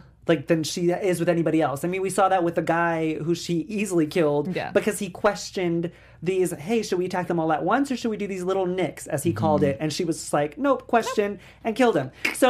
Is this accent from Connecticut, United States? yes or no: no; New York, United States; I was like, I'm from New York, guys. I don't know what that is.